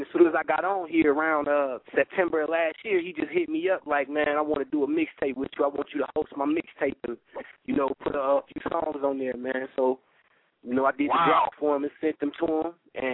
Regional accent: Midwest, United States; Man, it ain't just because I'm from Midwest.

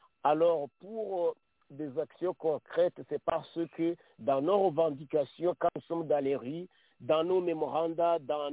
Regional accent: Canada; et ici au Canada même, et ailleurs dans le monde, y compris le Rwanda, même si je suis Canadien d'origine rwandaise.

